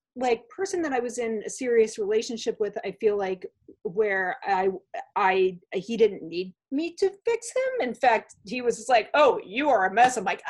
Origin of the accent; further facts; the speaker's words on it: Hartford, Connecticut, United States; I grew up near Hartford, Connecticut.